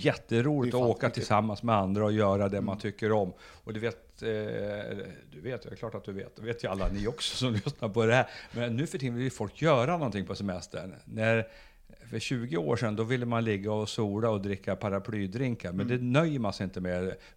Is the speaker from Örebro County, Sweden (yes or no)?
yes; Örebro, Örebro County, Sweden; jag kommer ju från Örebro